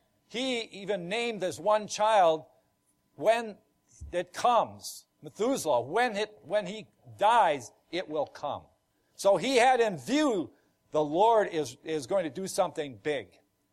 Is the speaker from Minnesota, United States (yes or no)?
yes; Brooklyn Park, Minnesota, United States; I'm from Brooklyn Park, Minnesota, which is a suburb of Twin Cities, Minneapolis, St. Paul.